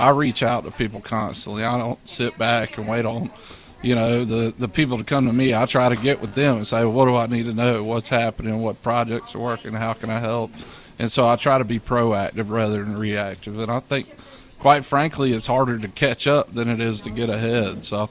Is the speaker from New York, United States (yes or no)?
no; Greenville, South Carolina, United States; now in Rock Hill, United States; So born and raised in South Carolina in Greenville, moved up to this region in 2009